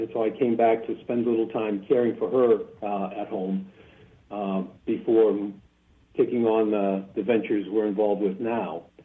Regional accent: Boston, Massachusetts, United States; moved away as an adult; also born or lived in Southern California / Dubai; now in Florida, United States; I grew up in Boston, lived out on the West Coast for 10 years in Southern California, spent 23 years in Dubai, and I've been back here now in Florida for the last 5 or 6 years.

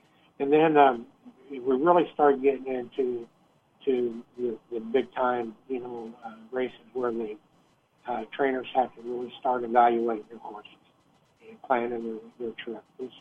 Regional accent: Florida, United States; because I'm here from South Florida

